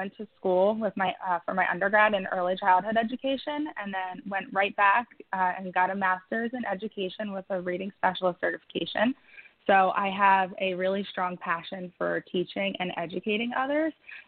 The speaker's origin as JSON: {"language": "English", "town": "Philadelphia", "region": "Pennsylvania", "country": "United States", "said": "I'm from Philadelphia, about an hour outside of Philadelphia."}